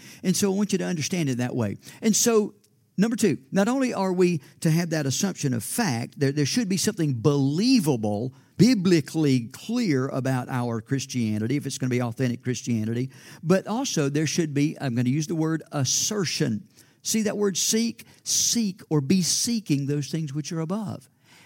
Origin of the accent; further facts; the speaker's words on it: Georgia, United States; But she grew up in southern Pennsylvania. I grew up in South Georgia.